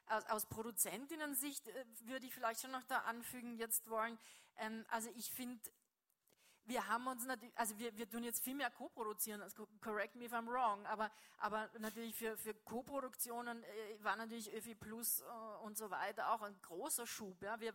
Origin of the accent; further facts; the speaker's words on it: Austria; wenn ich auf ein Festival gehe und sage, ich bin aus Österreich